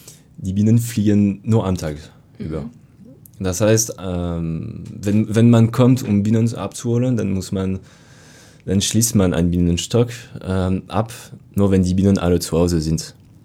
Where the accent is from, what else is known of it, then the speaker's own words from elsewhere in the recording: France; accent: French; German is a second language; weil man muss sich vorstellen, ich komme mit meinem französischen Akzent und stelle diese Frage